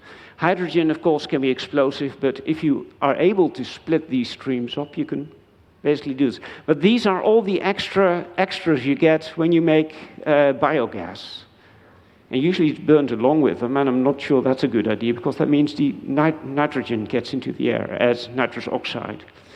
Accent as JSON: {"language": "English", "town": "Enschede", "region": "Overijssel", "country": "Netherlands", "tie": "born or raised there", "second_language": "English", "said": "My hometown of Enschede, I'm proud to say, is cutting trees like mad"}